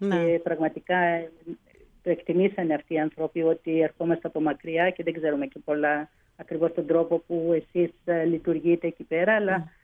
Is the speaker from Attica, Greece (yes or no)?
no; Crete, Greece; Ο παππούς γεννήθηκε, όπως και εγώ, στον ύπος από Κορώνου, Χανίων, Κρήτης.